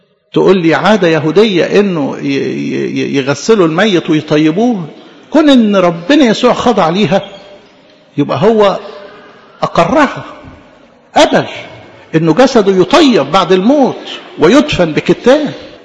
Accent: Egypt; إحنا عندنا في مصر

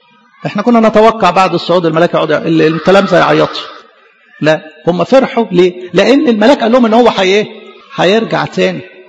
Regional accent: Egypt; مصر دي فرحة كبيرة لينا كمصريين

